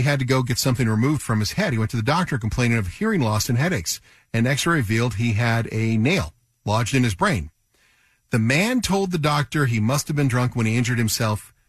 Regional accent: Waterford, Michigan, United States; we do want to say hi to our Workforce City of the Week, which is my hometown, Waterford, Michigan.

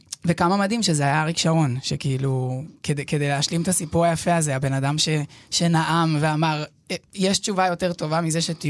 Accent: Gush Katif, Gaza Strip, Palestine; כן, אני גדלתי בגוש קטיף

